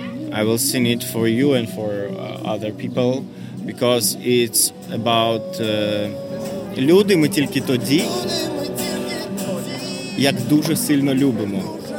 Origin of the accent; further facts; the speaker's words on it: Ukraine; now in Poland; I'm from Ukraine.